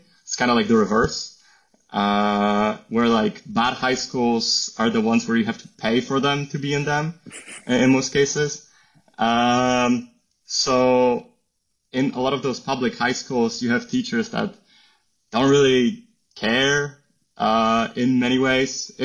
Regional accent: Poland; English is a second language; now in United States; I was born in Poland. It's practically Central Eastern Europe. So we border with Russia and Ukraine. So, nowadays it's a little bit of a hot area, let's call it. I was born there. I lived there 18 years of my life.

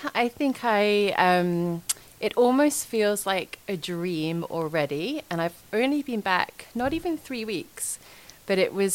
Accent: Scotland, United Kingdom; also born or lived in Sydney; now in Sunshine Coast, Australia; I moved out to Australia from Scotland over a decade ago now. I was originally in Sydney and had a great time living in Sydney.

